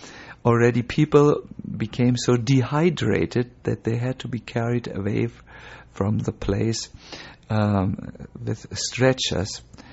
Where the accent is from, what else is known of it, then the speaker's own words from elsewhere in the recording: Germany; English is a second language; Remember, I'm from Germany.